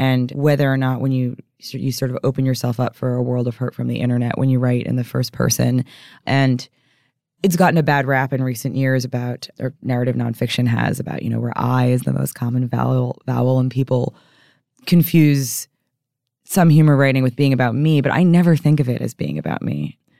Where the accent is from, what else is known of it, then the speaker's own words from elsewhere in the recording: New York, United States; I'm sorry. I'm a New Yorker.